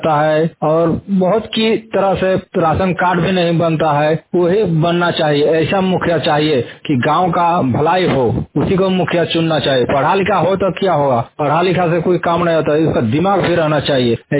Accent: Jharkhand, India; जरेडी प्रखंड गजना पंचायत जिला बोकारो झारखंड का रहने वाला हूँ।

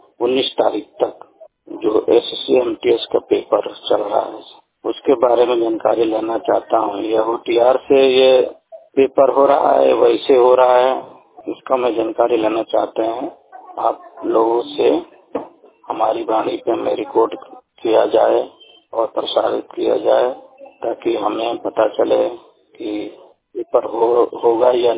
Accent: Rampur, Uttar Pradesh, India; मैं ग्राम रामपुर पोस्ट छाता जिला बलिया के रहने वाले हैं। मैं 100% ब्लाइंड हूँ।

